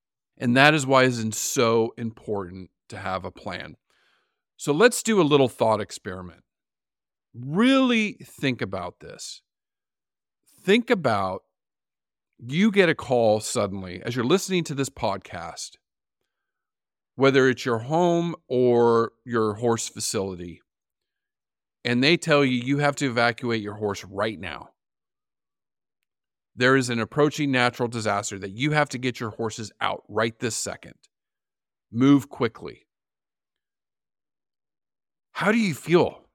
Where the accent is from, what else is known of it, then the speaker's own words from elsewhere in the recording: California, United States; back home in my home state of California, where I grew up and where I worked and early in my career in San Diego